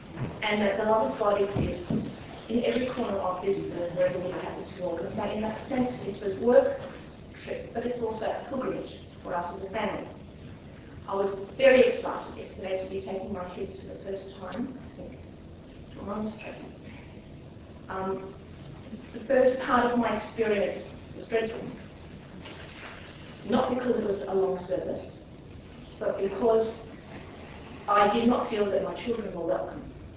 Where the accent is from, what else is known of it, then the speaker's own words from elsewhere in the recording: Brisbane, Queensland, Australia; I'm from Brisbane, Australia.